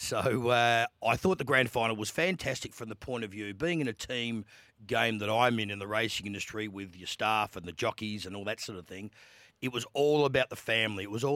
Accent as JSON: {"language": "English", "town": "Adelaide", "region": "South Australia", "country": "Australia", "said": "because I'm from Adelaide like you"}